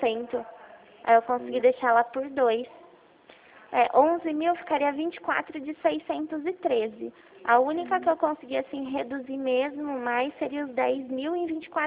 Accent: Itu, São Paulo, Brazil; Não, eu sou de Itu.

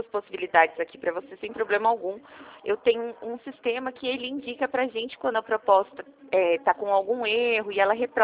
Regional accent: São Paulo, Brazil; Eu sou do interior de São Paulo

